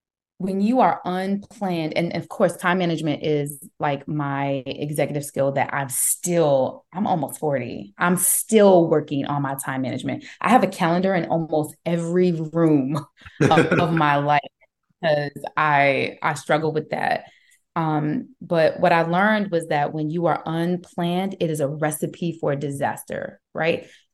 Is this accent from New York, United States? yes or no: yes; Brooklyn, New York, United States; But I'm from Brooklyn, New York, right?